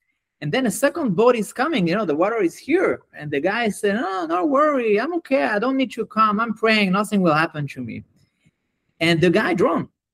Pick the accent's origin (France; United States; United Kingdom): France; now in Israel; So first I grew up in France, and then I moved to Israel about 10 years ago.